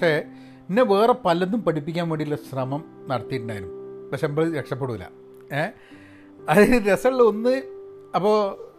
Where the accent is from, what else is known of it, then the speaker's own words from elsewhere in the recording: Kerala, India; ഇപ്പം എനിക്കൊക്കെ തോന്നുന്നത് ഞാനൊക്കെ കേരളത്തിൽ വളരെ പ്രിവിലേജ്ഡായിട്ട് വളർന്ന ഒരു കക്ഷിയാണ്.